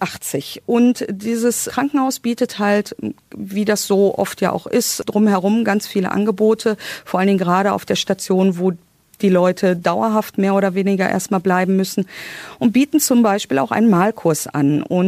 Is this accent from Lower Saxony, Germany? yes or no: no; North Rhine-Westphalia, Germany; wir als Ruhrpottler mit unseren Kleingärten